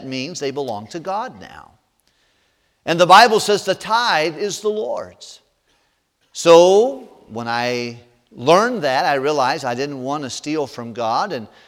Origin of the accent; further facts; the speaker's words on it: Superior, Wisconsin, United States; I was at a youth conference at First Baptist of Hammond, and I came down from Superior, Wisconsin, and caught a ride with 11 other people